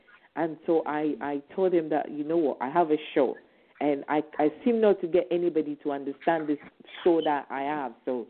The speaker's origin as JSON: {"language": "English", "country": "Ghana", "said": "my 47th birthday. Hooray, praise be to God. And so when I was growing up back home, originally I'm from Ghana."}